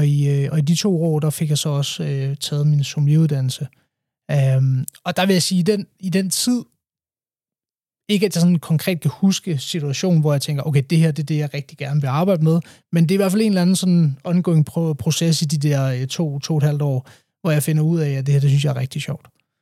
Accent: Slagelse, Zealand, Denmark; now in Fredensborg, Denmark; Men jeg bor i Fredensborg, har en datter, som jeg har været nu. Kommer fra Slagelse, så tilflytter til Nordsjælland.

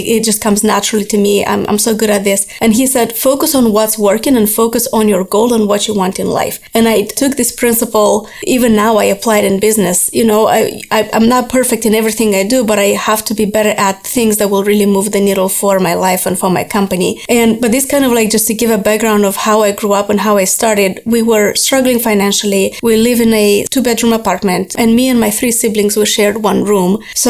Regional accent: Moldova; I grew up in Moldova. It's a small country in Eastern Europe. It's actually, I'm not sure if it's the smallest, but it's statistic-wise, it's the poorest country in Eastern Europe. It's not very visited. There are not a lot of opportunities there. So that's where I grew up.

